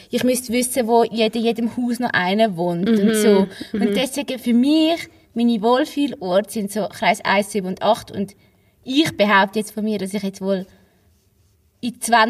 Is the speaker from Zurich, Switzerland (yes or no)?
yes; Zurich, Switzerland; Also ich bin ja im Niederdorf aufgewachsen und bin eigentlich dort gross geworden.